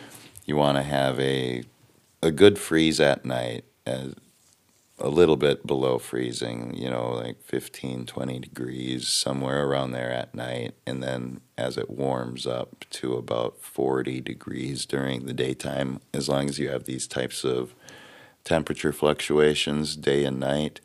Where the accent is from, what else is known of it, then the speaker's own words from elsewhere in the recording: White Earth, Minnesota, United States; from White Earth Indian Reservation